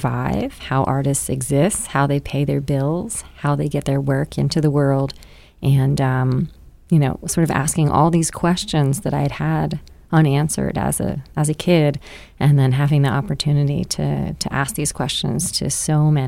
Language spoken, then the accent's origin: English; Westminster, Maryland, United States; So I'm from Maryland. I grew up in Westminster.